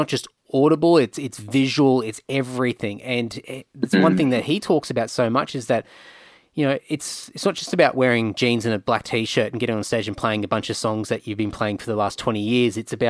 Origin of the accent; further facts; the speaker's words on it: Australia; growing up in Australia